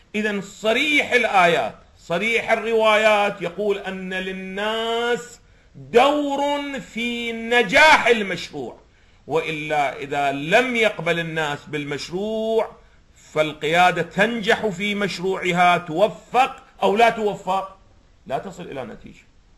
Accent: Iraq; وهذا حدث عندنا في العراق

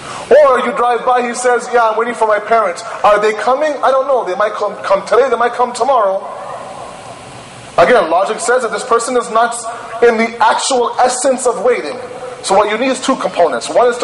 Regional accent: Toronto, Ontario, Canada; I'm from Toronto, Canada, right? In Toronto, we play a lot of hockey in the streets.

